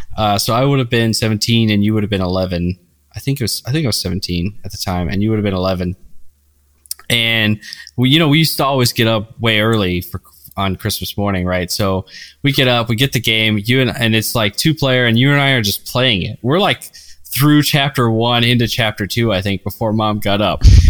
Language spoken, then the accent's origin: English; Ireland; growing up in Ireland